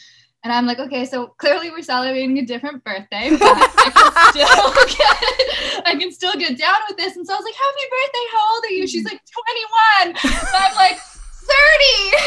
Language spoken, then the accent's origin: English; Los Angeles, California, United States; Growing up in Los Angeles, you see a lot of bullshit.